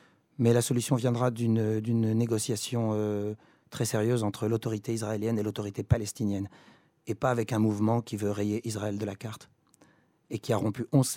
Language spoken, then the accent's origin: French; Argenteuil, Île-de-France, France; also born or lived in Algeria; J'ai grandi à Argenteuil, dans une banlieue chaude.